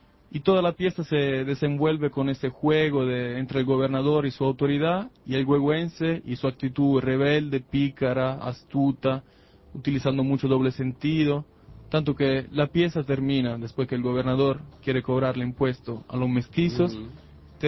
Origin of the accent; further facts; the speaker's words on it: Italy; Spanish is a second language; now in Nicaragua; Y soy italiano y desde hace 3 años vivo en Nicaragua.